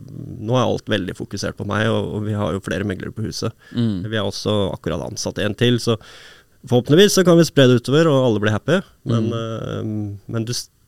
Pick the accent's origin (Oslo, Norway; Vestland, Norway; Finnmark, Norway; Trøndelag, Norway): Oslo, Norway; Stovner; Nå er jeg født og oppvokst på Stovner da.